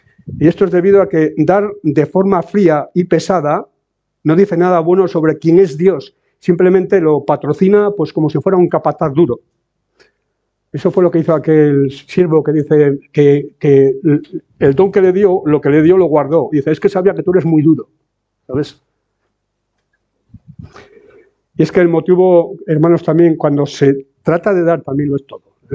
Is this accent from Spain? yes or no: yes; Navarre, Spain; yo soy navarro, pero yo soy un creyente y soy un peregrino